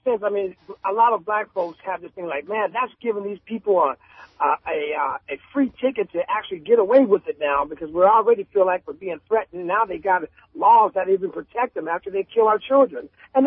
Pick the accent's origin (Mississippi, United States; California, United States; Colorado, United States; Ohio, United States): California, United States; I'm not from Texas. I'm actually from California